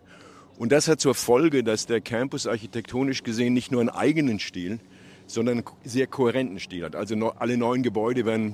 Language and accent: German; West Germany, Germany; dass ich die als Westdeutscher in Jugoslawien organisiert habe